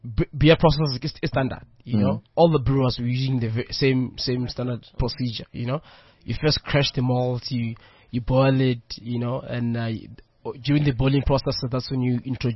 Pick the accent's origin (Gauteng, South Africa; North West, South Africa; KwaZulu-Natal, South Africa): Gauteng, South Africa; Tembisa; I'm from Tembisa. I'm a brewer.